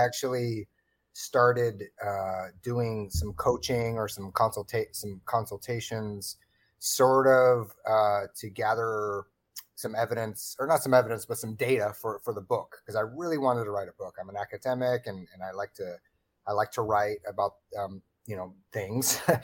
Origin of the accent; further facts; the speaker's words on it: Seattle, Washington, United States; I'm from the West Coast too. And I grew up on the West Coast. I grew up in Seattle.